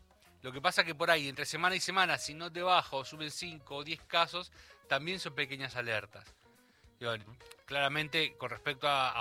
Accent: Bahía Blanca, Buenos Aires Province, Argentina; yo siempre he comentado que vengo de Bahía Blanca, soy bahiense

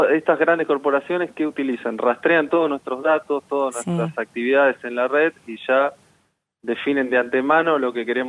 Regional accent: Centenario, Neuquén, Argentina; moved away as an adult; now in Buenos Aires, Argentina; Yo vivo en Buenos Aires, cuando soy de Centenario, en realidad.

